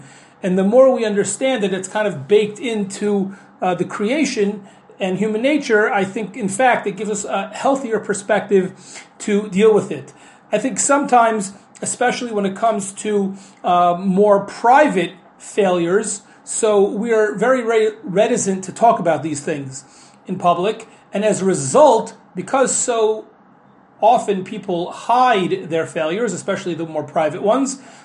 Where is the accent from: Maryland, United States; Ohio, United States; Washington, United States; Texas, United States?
Ohio, United States; Cincinnati; I grew up in Cincinnati, Ohio. The school was named after the Chafetz Chaim.